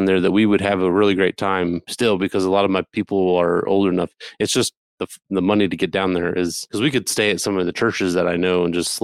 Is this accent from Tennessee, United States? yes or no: no; Port Orange, Florida, United States; Stupid Florida people, man. I'm from Florida. I can say that. Born and raised Daytona Beach, Port Orange, Florida. Port Orange.